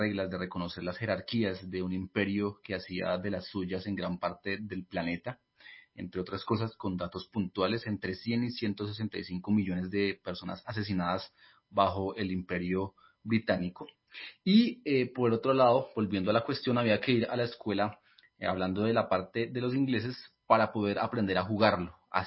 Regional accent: Bogotá, Colombia; Yo me crié en Ciudad Bolívar, no se me olvida, lo tengo presente.

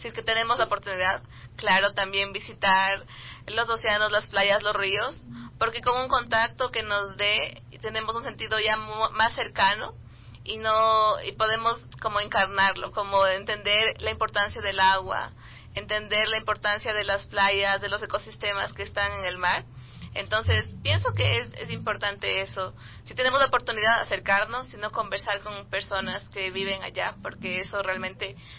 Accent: Cayambe, Pichincha, Ecuador; Soy de Cayambe.

